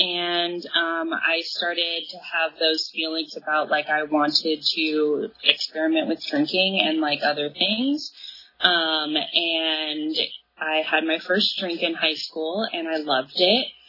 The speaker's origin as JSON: {"language": "English", "town": "Clovis", "region": "California", "country": "United States", "tie": "born or raised there", "said": "Like you said, I grew up in Clovis, which we always consider is a lot nicer than Fresno."}